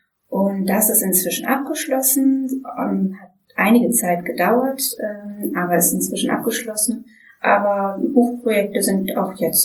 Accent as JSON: {"language": "German", "region": "Bremen", "country": "Germany", "tie": "born or raised there", "also_born_or_lived": "Berlin", "said": "Geboren bin ich eigentlich in Berlin, aber wir sind dann kurz bevor ich in die Schule gekommen bin, nach Bremen gezogen. Und da wohne ich ja auch immer noch."}